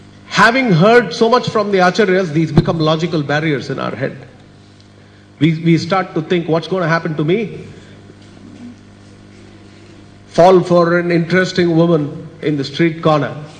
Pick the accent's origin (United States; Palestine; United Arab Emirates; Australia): United Arab Emirates; Dubai; I come from Dubai and something like that could mean serious trouble with the law.